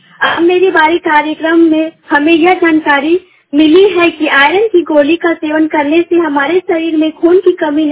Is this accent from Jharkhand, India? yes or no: yes; Vishnugarh, Jharkhand, India; मैं विष्णुगढ़ जिला हजारीबाग की रहने वाली हूँ।